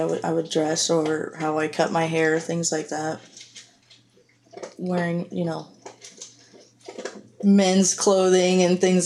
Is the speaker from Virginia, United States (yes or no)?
no; South Carolina, United States; now in Gainesville, United States; No, I actually grew up in South Carolina, Houghton Island, South Carolina. Okay. I've been here about 10 years